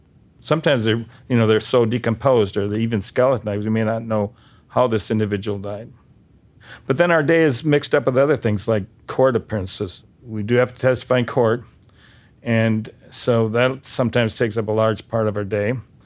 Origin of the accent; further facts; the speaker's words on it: Bismarck, North Dakota, United States; I mean, I come from Bismarck. How many homicides are there in Bismarck in a century?